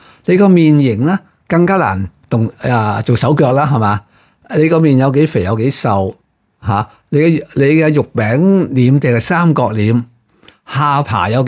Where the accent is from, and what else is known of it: Hong Kong